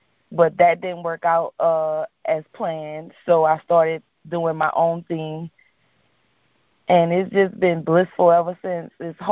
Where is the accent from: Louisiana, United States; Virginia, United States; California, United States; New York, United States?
Louisiana, United States; New Orleans; I'm from New Orleans, as you probably can hear in my voice. My tone, everything, our accent.